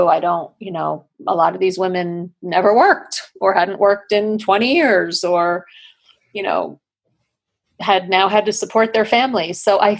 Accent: Northeast, United States; I come from the Northeast, so it's a little different down here in Southwest Florida, but I'm adjusting, I'm figuring it out.

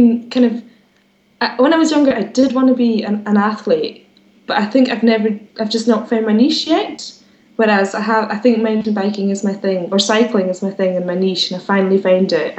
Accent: Scotland, United Kingdom; I did lots of running, and I come from the Edge of Hebrides.

